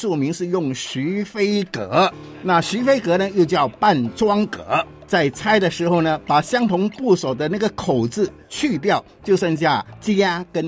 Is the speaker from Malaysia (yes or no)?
yes; Kuala Lumpur, Malaysia; 我不是新加坡来的，我是从吉隆坡过来的。